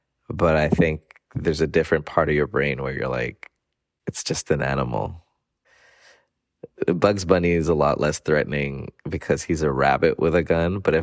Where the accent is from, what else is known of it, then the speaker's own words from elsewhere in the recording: Accra, Greater Accra, Ghana; born and raised in Accra, Ghana, West Africa.